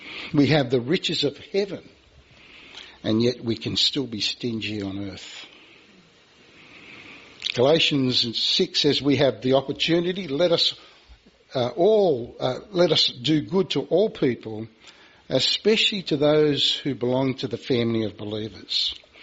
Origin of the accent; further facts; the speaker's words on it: Australia; And it came to me and I said, I'm from Australia.